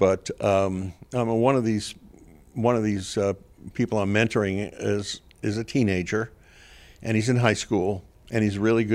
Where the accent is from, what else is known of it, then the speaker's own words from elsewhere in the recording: New York City, New York, United States; I'm from New York City originally, and the South is just a real interesting place